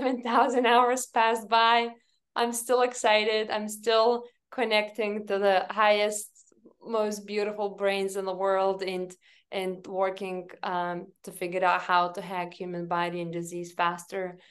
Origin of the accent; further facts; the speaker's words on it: Lithuania; moved away; as you mentioned, I came from Lithuania. I didn't have any kind of type of strong beginnings here.